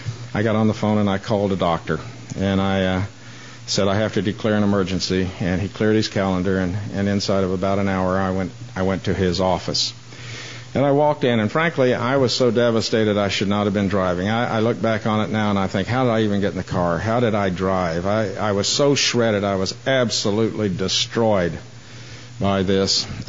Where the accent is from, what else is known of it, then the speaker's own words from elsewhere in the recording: Wichita, Kansas, United States; also born or lived in Oklahoma; now in Georgia, United States; even though I'm introduced from Georgia, I grew up in the Kansas and Oklahoma area. I was born there in September of 1938.